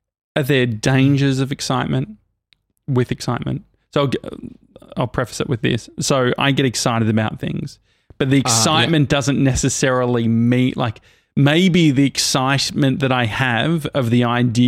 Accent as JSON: {"language": "English", "country": "Australia", "said": "And so I said, hey, like I'm from Australia."}